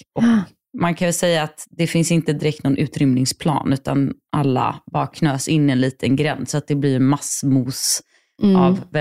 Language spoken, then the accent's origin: Swedish; Gothenburg, Västra Götaland County, Sweden; jag är från Göteborg då